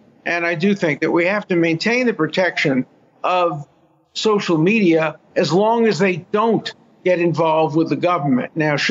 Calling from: Israel; I'm calling from Israel

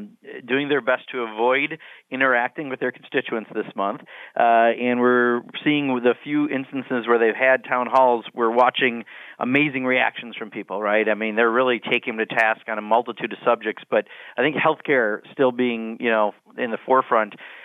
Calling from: Beloit, Wisconsin, United States; I'm calling you from Beloit, Wisconsin, at the southern tip of my district in Rock County

